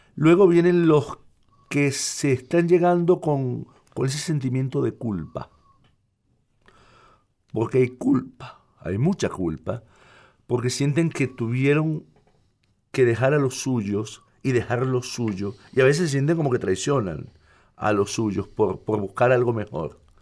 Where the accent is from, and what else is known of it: Venezuela; moved away